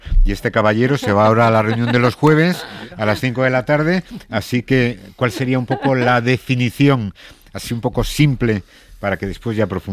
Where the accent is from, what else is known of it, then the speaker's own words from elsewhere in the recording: Valencia, Valencian Community, Spain; Y a mí que soy de Valencia ni te cuento